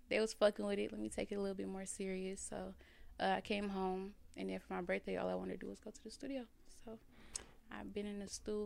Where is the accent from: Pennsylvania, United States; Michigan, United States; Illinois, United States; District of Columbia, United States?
Michigan, United States; Detroit; Before music, well, I'm from the west side of Detroit.